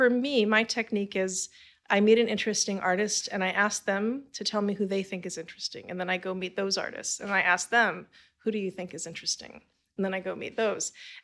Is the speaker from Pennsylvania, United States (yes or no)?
no; California, United States; now in Providence, United States; I did not. Okay. I'm from California.